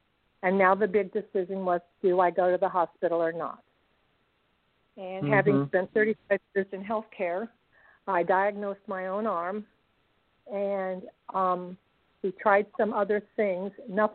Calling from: Pentwater, Michigan, United States; I'm from Pentwater, Michigan.

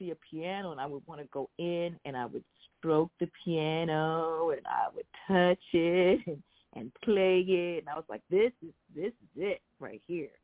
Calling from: United States; Oh, I am right outside of Washington, D.C.

